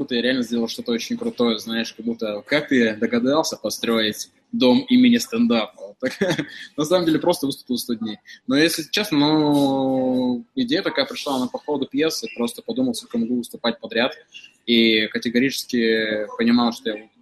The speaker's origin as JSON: {"language": "Russian", "town": "Chelyabinsk", "region": "Chelyabinsk Oblast", "country": "Russia", "lives_now": "Moscow, Russia", "said": "Челябинск, ребят, я из Челябинска."}